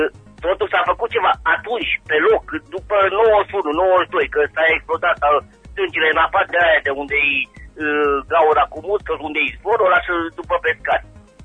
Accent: Moldova Nouă, Caraș-Severin, Romania; now in Caransebeș, Romania; Eu, din Caransebe, normal, sunt din Moldova Nouă.

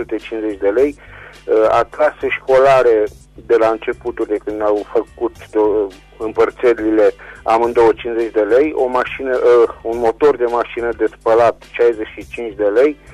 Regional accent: Reșița, Caraș-Severin, Romania; din Reșița și revin și eu cu câteva anunțuri, vă rog.

